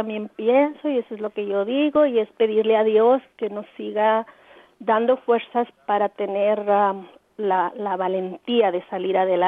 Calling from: Baldwin Park, California, United States; De Baldwin Park.

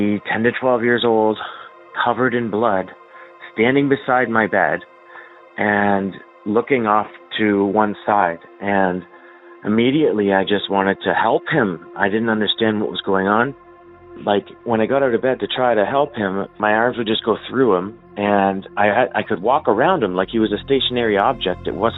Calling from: Ontario, Canada; I'm calling from Ontario.

